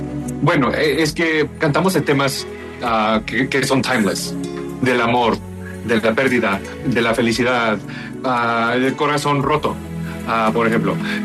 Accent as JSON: {"language": "Spanish", "region": "Texas", "country": "United States", "tie": "born or raised there", "said": "Yo crecí en Texas y mi mamá es mexicana y yo crecí con ella."}